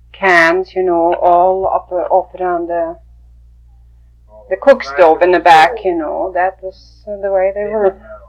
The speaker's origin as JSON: {"language": "English", "country": "Norway", "second_language": "English", "lives_now": "Fairbanks, United States", "said": "Well, when I came from Norway, and I came to Fairbanks, I didn't even speak a word of English."}